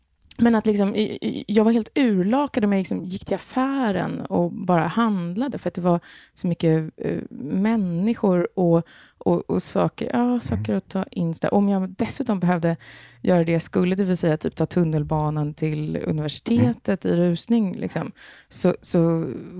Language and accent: Swedish; Stockholm, Stockholm County, Sweden; born there; är östermalmare, min pappa är östermalmare och min mormor och farmor och gammelmormor och gammelmorfar har alla liksom bott i samma lilla triangel på Östermalm i Stockholm.